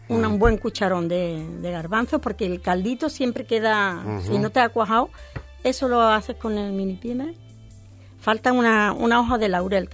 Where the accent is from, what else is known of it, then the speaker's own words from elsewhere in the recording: Andalusia, Spain; Porque, hijo, yo soy andaluza.